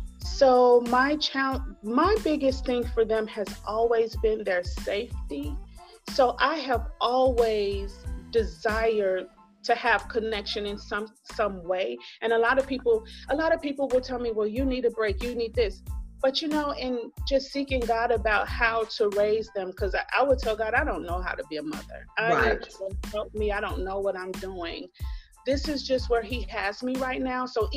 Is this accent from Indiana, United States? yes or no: yes; Indiana, United States; Well, I am born and raised in Indiana.